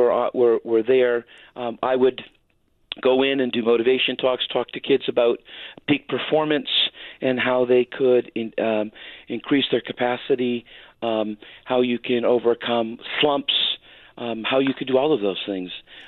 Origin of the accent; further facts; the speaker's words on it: Canada; I grew up in Canada and have been a hockey fan for years.